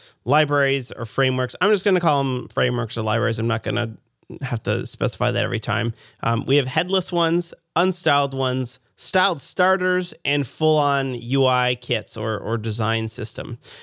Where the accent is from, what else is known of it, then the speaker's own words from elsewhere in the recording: Canada; I'm a developer from Canada.